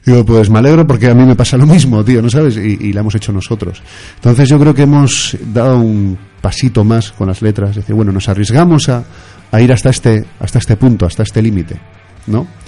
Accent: Santa Cruz de Tenerife, Canary Islands, Spain; Llevo muchos años viviendo aquí, pero soy canario, chicharrero de corazón, ¿no?

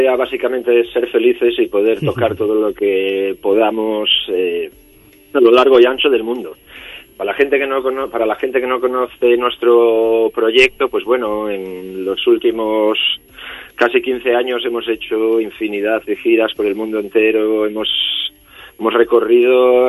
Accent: Galicia, Spain; first language Galician; Spanish is a second language; Yo pues canto en gallego pues porque es mi lengua natal

